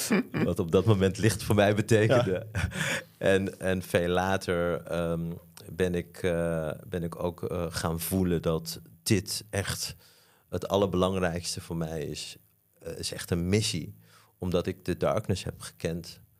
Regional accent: Suriname; born there; also born or lived in Netherlands; Ik ben in Suriname geboren.

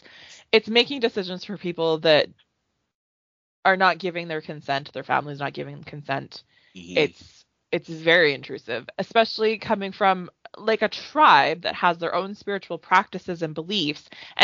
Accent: Canada; Makes me enraged, especially as a Canadian who knows that there's multiple communities on reservations that don't have drinking water

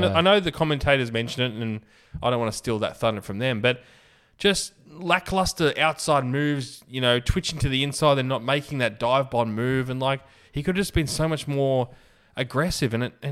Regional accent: Australia; Being an Aussie, this is the closest we're going to be to have a world championship for a very long time.

